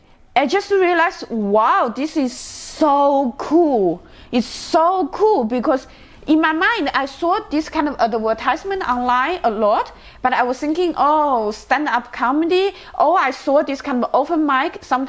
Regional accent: China; English is a second language; Yeah, it's because I'm from China

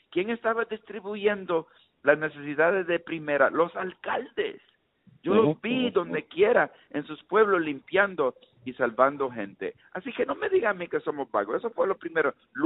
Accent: Puerto Rico; Este es un presidente, por lo menos como puertorriqueño, no me sorprende. Yo vivo aquí, en mi bella patria, Puerto Rico.

